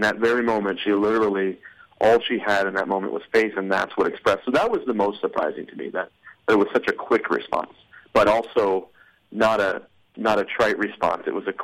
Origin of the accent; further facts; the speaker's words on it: Arizona, United States; also born or lived in North Carolina; You know, so we were in North Carolina for about 4 years, and I'm from Arizona, Angela, and I met in Arizona